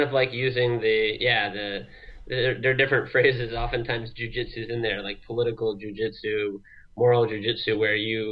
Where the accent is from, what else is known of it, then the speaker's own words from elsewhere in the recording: Peoria, Illinois, United States; I'm from, like you said, I'm from Peoria originally, and grew up there